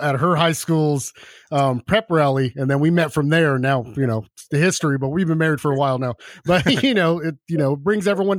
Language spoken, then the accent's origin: English; Bakersfield, California, United States; We'd go to competitions, but we're from Bakersfield. So it's not like it's LA, but we're from Bakersfield.